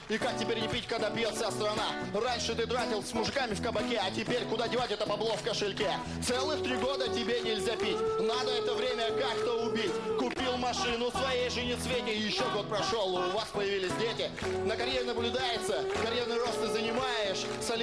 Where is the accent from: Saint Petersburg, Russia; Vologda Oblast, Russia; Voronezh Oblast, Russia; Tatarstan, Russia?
Voronezh Oblast, Russia; Bobrov; Я вырос в гангстерских районах Боброва. Короче, я просто вырос в Боброве.